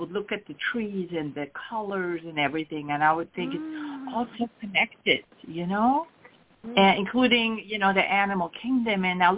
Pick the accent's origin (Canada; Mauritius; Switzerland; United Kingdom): Switzerland; now in United States; that's ultimately then what led me to leave my home country, Switzerland, and basically move to the United States to explore this amazing world.